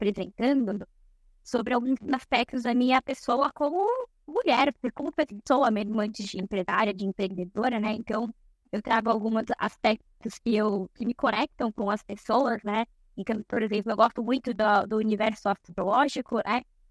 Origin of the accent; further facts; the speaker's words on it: São Paulo, Brazil; also born or lived in Ireland; Sou paulista, né? Paulistana, na verdade, de São Paulo. Tive a oportunidade de morar em outro país, né? Na Irlanda, na Europa. Morei também em Canal.